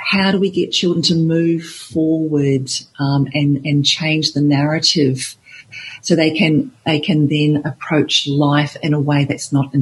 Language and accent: English; Christchurch, Canterbury, New Zealand; and I'm from Christchurch, New Zealand originally, and they've had some horrendous earthquakes there.